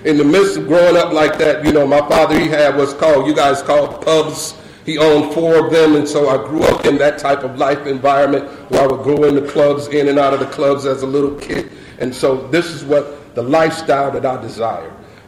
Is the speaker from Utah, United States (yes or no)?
no; Tennessee, United States; accent: Southern; also born or lived in Michigan; now in California, United States; we grew up in Tennessee, and we had a Southern accent. We went to Michigan, and in Michigan, they have Southern accents. And now we moved to California